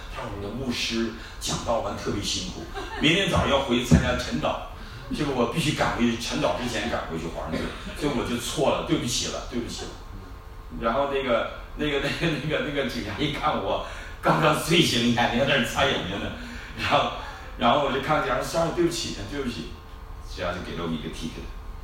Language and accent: Chinese; China; now in United States; 可是我们中国人的习惯，不送礼哪能行？最后把送礼的这个习惯就从中国带到美国